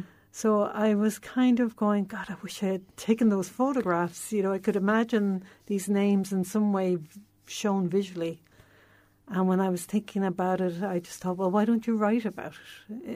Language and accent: English; Dublin, Leinster, Ireland; moved away as an adult; I mean, I grew up in Dublin. I travelled when I was 18. I went travelling to Europe for a good few years.